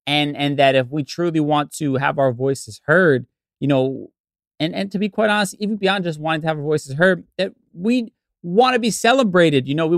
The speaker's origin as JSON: {"language": "English", "town": "Bronx", "region": "New York", "country": "United States", "tie": "born or raised there", "said": "My family's from the Bronx. When I was younger, I grew up in the Bronx, and I was heavily influenced by Black culture."}